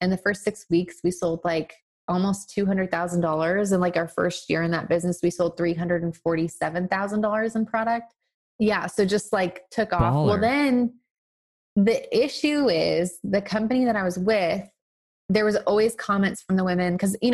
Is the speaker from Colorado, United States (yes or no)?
yes; Colorado, United States; now in Arkansas; I mean, I grew up in Colorado. So it's like everybody I knew was there